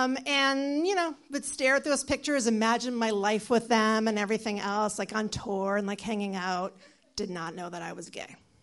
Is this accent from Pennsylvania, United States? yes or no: no; Massachusetts, United States; I grew up in Massachusetts. My mother was in love with Provincetown, and we went there all the time.